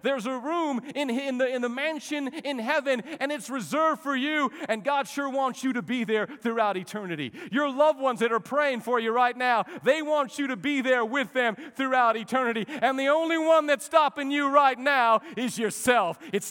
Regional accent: New Mexico, United States; I don't know if it's this boy that was born and raised in New Mexico and now lives in Texas

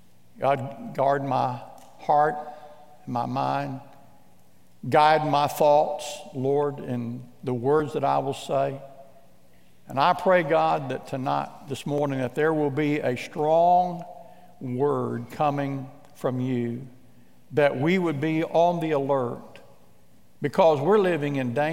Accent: Midwest, United States; I remember growing up in the Midwest

